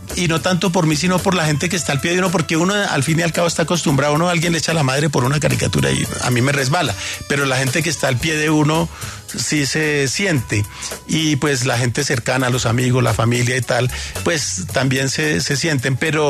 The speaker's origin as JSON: {"language": "Spanish", "town": "Armenia", "region": "Quindío", "country": "Colombia", "tie": "born or raised there", "also_born_or_lived": "Bogotá", "said": "Yo nací en Bogotá, pero me llevaron muy pequeño a vivir a Armenia"}